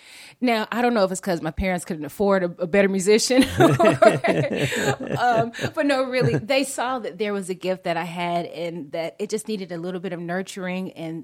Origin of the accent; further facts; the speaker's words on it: Atlanta, Georgia, United States; So first, I'm from Atlanta, Georgia. We take the T out the Atlanta. So Atlanta, Georgia.